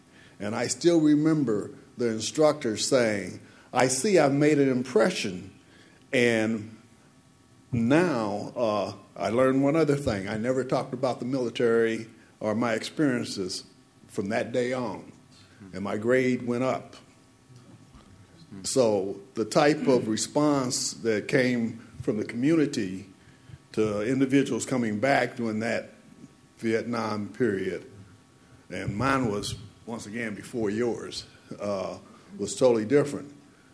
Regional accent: Kansas City, Missouri, United States; I come from Kansas City, where someone else comes from.

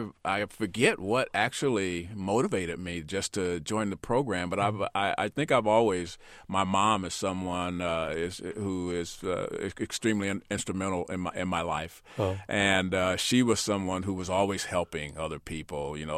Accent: Chicago, Illinois, United States; I grew up in Chicago, on the west side of Chicago, and went to a small school over in western Illinois, Quincy College at the time.

